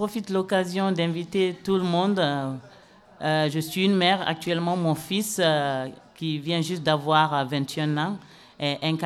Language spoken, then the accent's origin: French; Guinea; on est en train de se mobiliser pour ne pas qu'on l'expulse chez moi en Guinée